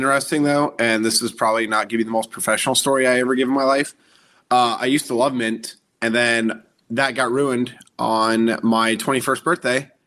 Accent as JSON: {"language": "English", "town": "Sioux City", "region": "Iowa", "country": "United States", "tie": "born there", "also_born_or_lived": "Nebraska / Utah", "said": "well, I was born in Sioux City."}